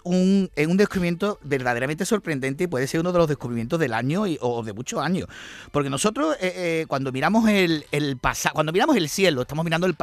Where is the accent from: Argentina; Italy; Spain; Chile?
Spain; como somos españoles